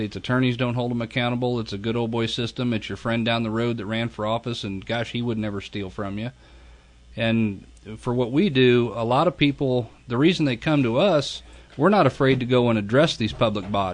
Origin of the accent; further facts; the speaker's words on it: Kansas, Illinois, United States; my hometown of Kansas, Illinois